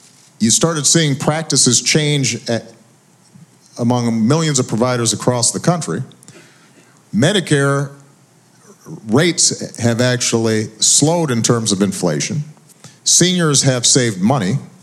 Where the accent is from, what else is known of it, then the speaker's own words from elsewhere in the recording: Illinois, United States; In my home state, Illinois, they just announced it's about 25% lower.